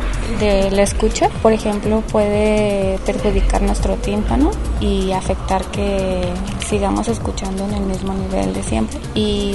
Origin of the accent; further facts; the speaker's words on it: Tlaltenango, Zacatecas, Mexico; De Tlaltenango.